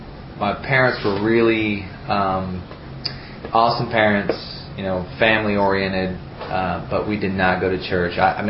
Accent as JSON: {"language": "English", "town": "Asmara", "region": "Maekel", "country": "Eritrea", "tie": "born there", "said": "My father was in the military, Army, so he traveled quite a bit. I was born in Africa."}